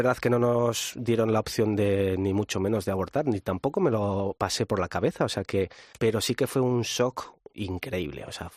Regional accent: Pamplona, Navarre, Spain; Yo como español y como ciudadano, yo no soy de Madrid, soy de Pamplona

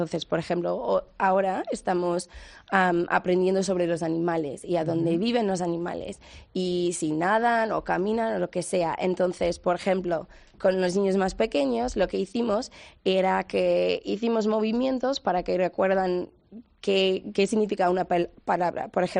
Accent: Virginia, United States; Spanish is a second language; now in Spain; Sí, de los Estados Unidos. De Virginia, del estado de Virginia.

